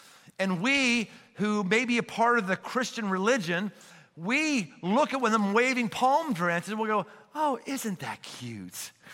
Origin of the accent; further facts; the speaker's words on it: Pittsburgh, Pennsylvania, United States; moved away as an adult; now in Cincinnati, United States; I've said before that I came from Pittsburgh to help start Crossroads here in Cincinnati.